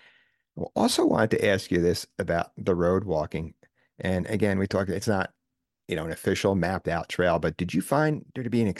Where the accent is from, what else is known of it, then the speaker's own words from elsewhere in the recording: New York, United States; As a kid, I was a walker. And I grew up outside in New York City. I walked everywhere.